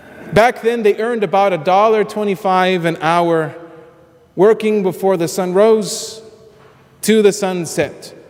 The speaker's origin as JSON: {"language": "English", "town": "Reynosa", "region": "Tamaulipas", "country": "Mexico", "tie": "born or raised there", "lives_now": "United States", "said": "Growing up in Reynosa, Mexico"}